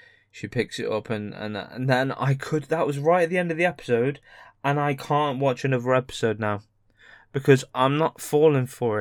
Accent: United Kingdom; they'll use the excuse that I'm British and can't pronounce bottle of water as the actual headline

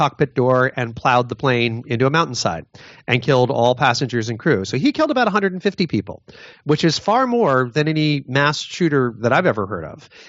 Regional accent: Connecticut, United States; The guy who killed all the children in my home state of Newtown, Connecticut

